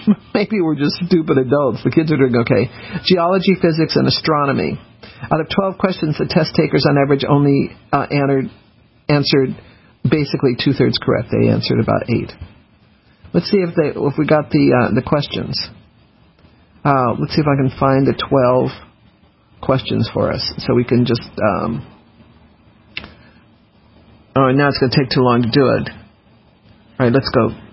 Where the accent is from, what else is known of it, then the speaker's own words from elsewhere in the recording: Denver, Colorado, United States; I knew that because I grew up in Denver.